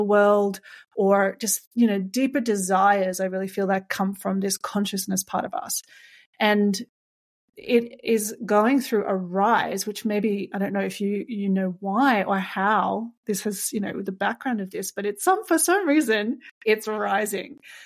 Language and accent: English; Australia; you're American, I'm Australian